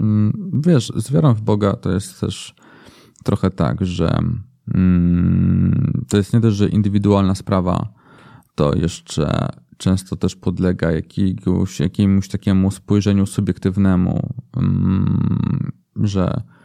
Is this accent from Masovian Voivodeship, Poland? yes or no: yes; Warsaw, Masovian Voivodeship, Poland; ale urodziłem się w Warszawie i tutaj zawsze mieszkałem, więc tak jest.